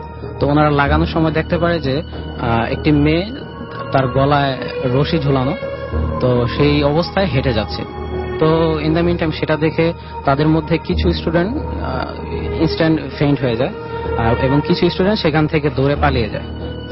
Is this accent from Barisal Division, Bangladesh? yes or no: no; Dhaka, Dhaka Division, Bangladesh; আমি যাত্রাবাড়ির কোনাপাড়া থেকে এসেছি।